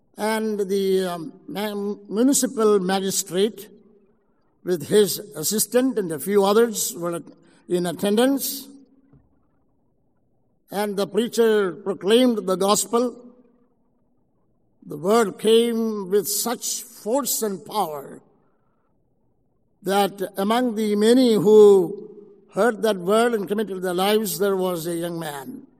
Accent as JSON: {"language": "English", "region": "Kerala", "country": "India", "second_language": "English", "said": "He came to my home state of Kerala."}